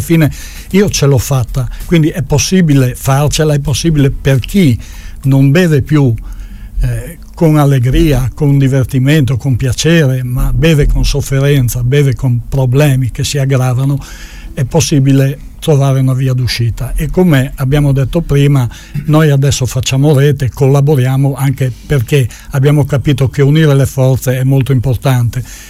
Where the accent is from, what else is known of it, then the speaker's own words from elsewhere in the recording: Friuli-Venezia Giulia, Italy; born there; sono nato qui in Carnia, ho cominciato a bere giovanissimo in Carnia, poi mi sono trasferito fuori